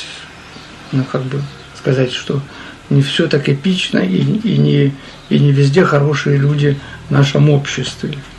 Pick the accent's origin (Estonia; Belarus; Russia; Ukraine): Ukraine; Kharkiv, Kharkiv Oblast; мы из Харькова приехали поступать.